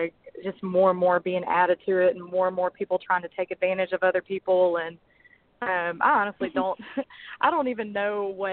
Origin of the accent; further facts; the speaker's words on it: Franklin Creek, Mississippi, United States; I am from Franklin Creek, Mississippi.